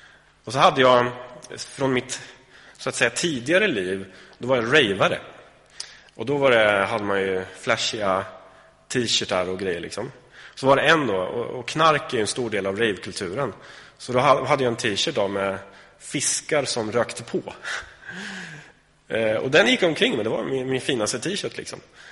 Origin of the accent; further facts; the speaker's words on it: Sweden; alltså vi är ju svenskar liksom